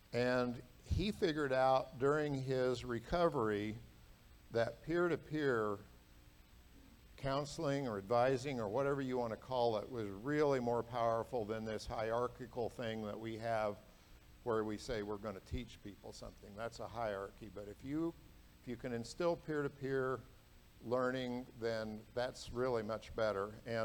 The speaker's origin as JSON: {"language": "English", "region": "Kansas", "country": "United States", "tie": "born or raised there", "said": "So I I grew up over in Western Kansas, that planet next door to us."}